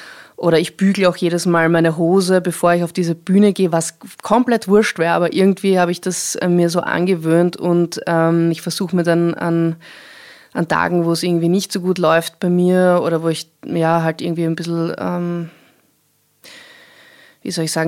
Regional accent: Vienna, Austria; Ja, ich bin in Wien aufgewachsen.

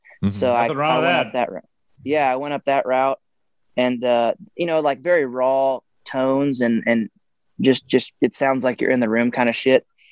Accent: Texas, United States; And obviously, like, I grew up in Central and South Texas. So there's like a red dirt country scene down here

